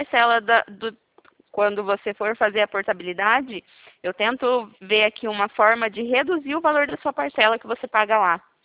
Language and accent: Portuguese; Presidente Prudente, São Paulo, Brazil; eu sou aqui de Presidente Prudente, interior de São Paulo.